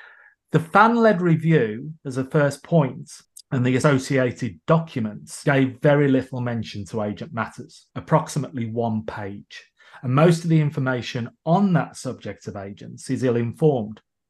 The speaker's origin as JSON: {"language": "English", "region": "West Midlands", "country": "United Kingdom", "accent": "Black Country", "said": "I actually know how she feels because she's from Birmingham, and my accent is from just down the road in the Black Country."}